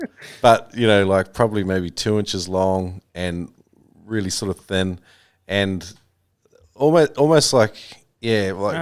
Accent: New Zealand; I grew up with in New Zealand.

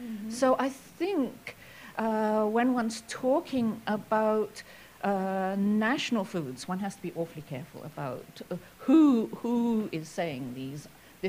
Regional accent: England, United Kingdom; I mean, I am about as English as you can possibly get, and I never had fish and chips until I returned from the United States

